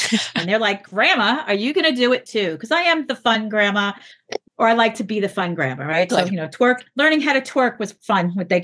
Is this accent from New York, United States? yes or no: yes; New York, United States; I was a kid, you know, I grew up out in Long Island.